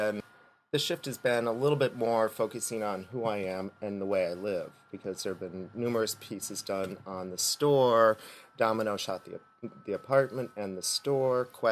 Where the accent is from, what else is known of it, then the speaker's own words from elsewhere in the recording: Illinois, United States; now in Kinderhook, United States; I wanted a village environment that was reminiscent of where I grew up back in Illinois.